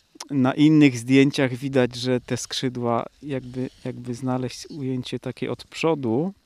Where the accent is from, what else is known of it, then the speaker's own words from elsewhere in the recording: Kraków, Lesser Poland, Poland; Ja z Krakowa.